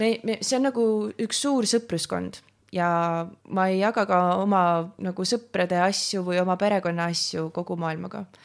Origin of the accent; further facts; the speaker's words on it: Tallinn, Harju County, Estonia; olen Tallinnast pärit ja seal ei ole need nii teemas nii öelda või ei kipu esile kui siin Tartus.